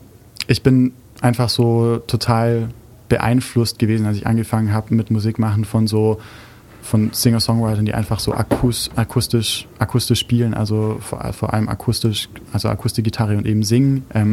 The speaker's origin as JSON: {"language": "German", "town": "Biberach", "region": "Baden-Württemberg", "country": "Germany", "lives_now": "Freiburg, Germany", "said": "ich komme aus Biberach. Ursprünglich, jetzt wohne ich in Freiburg, aber ich komme aus Biberach."}